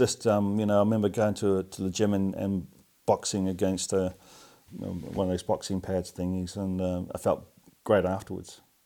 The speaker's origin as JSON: {"language": "English", "country": "New Zealand", "tie": "born or raised there", "said": "when I grew up playing back in New Zealand"}